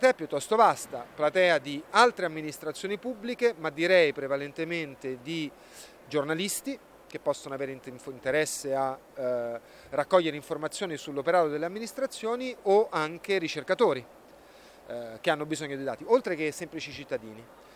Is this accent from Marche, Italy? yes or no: no; Rome, Lazio, Italy; Io sono di Roma, la mia famiglia è a Roma